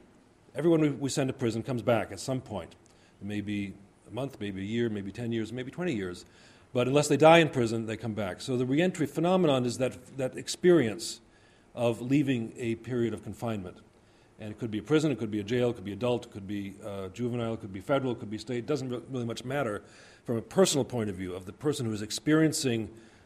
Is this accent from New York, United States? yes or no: yes; New York, United States; so it was nice to be welcomed as a New Yorker here in Wisconsin.